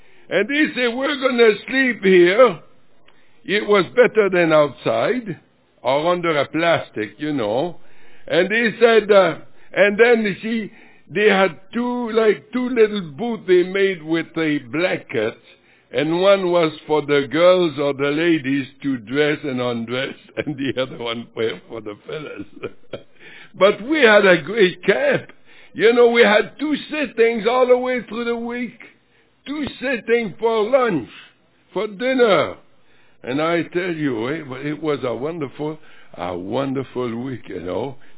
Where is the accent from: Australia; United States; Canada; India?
Canada; Elliott Lake, Ontario; also born or lived in Tree River; I was raised, I grew up out there, although I was born in Tree River, but you know, I was still in Elliott Lake